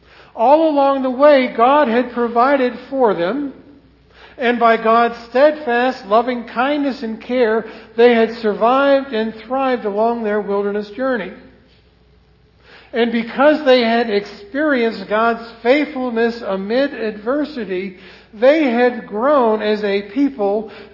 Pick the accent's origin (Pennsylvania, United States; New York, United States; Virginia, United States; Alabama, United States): Virginia, United States; was younger and growing up in Northern Virginia, Old Rag, a mountain in the Shenandoah National Forest, was one of my favorite places to go hiking and camping.